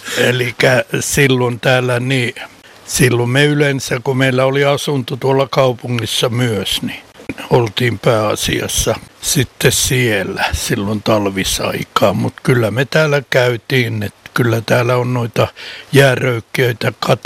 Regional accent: Kokkola, Central Ostrobothnia, Finland; born there; minä itse olen syntynyt täällä Kokkolassa

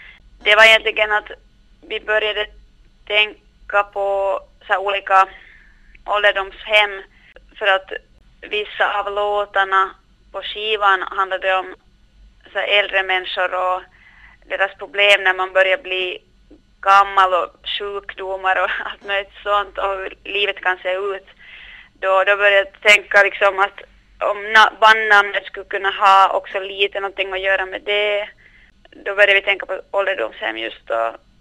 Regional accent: Korsholm, Ostrobothnia, Finland; also born or lived in Malmö; now in Stockholm, Sweden

